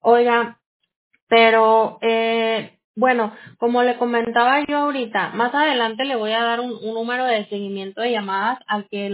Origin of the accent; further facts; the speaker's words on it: Jalisco, Mexico; Yo de Jalisco.